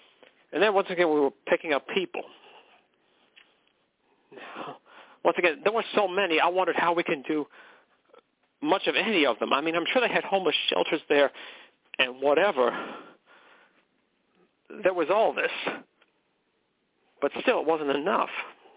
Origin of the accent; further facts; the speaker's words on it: McKinleyville, California, United States; I told them how I was from McKinleyville.